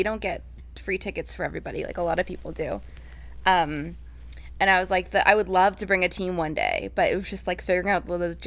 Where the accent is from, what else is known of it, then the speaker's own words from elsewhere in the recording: Canada; because getting on U.S. television is like a big deal because we are from Canada.